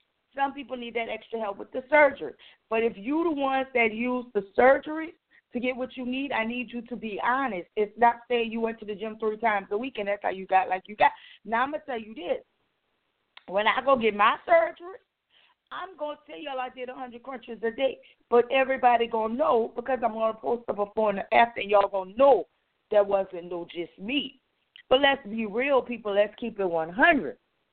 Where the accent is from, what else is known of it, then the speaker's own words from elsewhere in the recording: New Orleans, Louisiana, United States; They're saying New Orleans. Okay, and I'm from New Orleans, y'all.